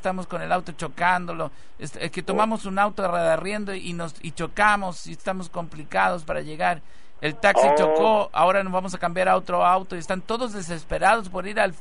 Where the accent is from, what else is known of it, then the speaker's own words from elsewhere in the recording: Ecuador; estoy llamando acá, estoy en la calle, tengo que llegar al estadio, soy ecuatoriano de La Barra.